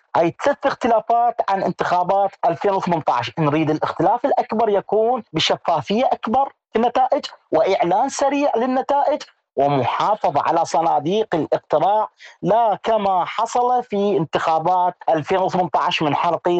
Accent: Iraq; أجاوبك كعراقي وراح أجاوبك تحليل سياسي

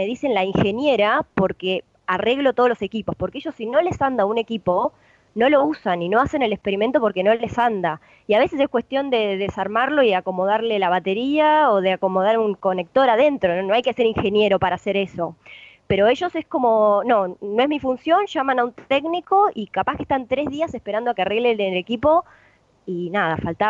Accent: Chascomús, Buenos Aires Province, Argentina; Yo soy de Chascomús, ahí cerca de Buenos Aires, y siempre pensé que no había lugar en el mundo más húmedo que Chascomús

